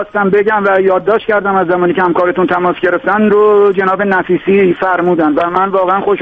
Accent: Iran; یعنی حالا به حال ما ایرانی هستیم

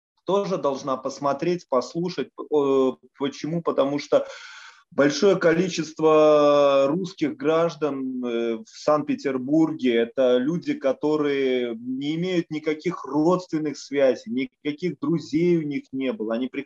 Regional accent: Polotsk, Vitebsk Region, Belarus; now in Saint Petersburg, Russia; Мой родной город, это город Полоцк.

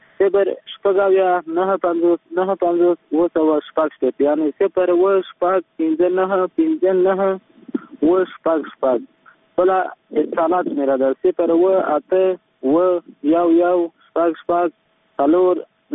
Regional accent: Nangarhar, Afghanistan; زه د ننګرهار یم

